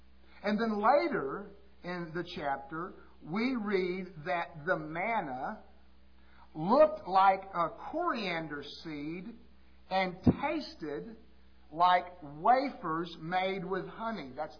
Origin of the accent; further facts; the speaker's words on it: Austin, Texas, United States; When I was growing up in Austin, Texas, there was a large commercial bakery not too far from where we lived.